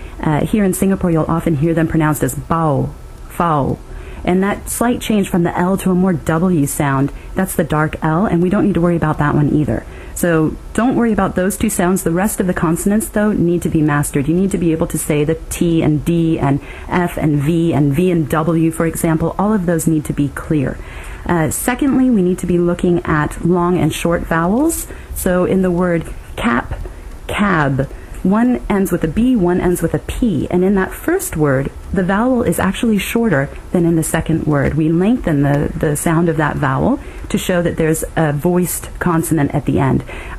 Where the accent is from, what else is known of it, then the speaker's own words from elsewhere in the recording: United States; Myself as an American, I need to use a British T in words like water.